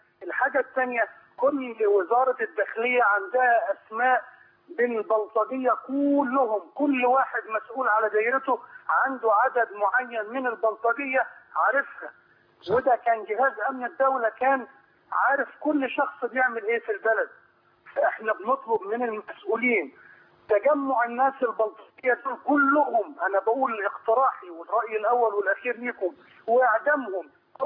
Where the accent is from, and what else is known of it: Egypt